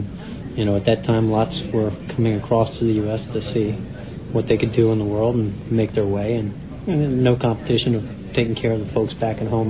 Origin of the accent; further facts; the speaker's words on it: Washington, District of Columbia, United States; born there; Well, I was born in Washington, D.C., but Mom and Dad, as I said, they hail from Clare.